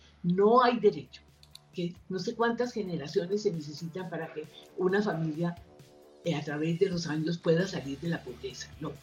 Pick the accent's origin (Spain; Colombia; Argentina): Colombia; Caribbean Region; Mire, yo soy costeña.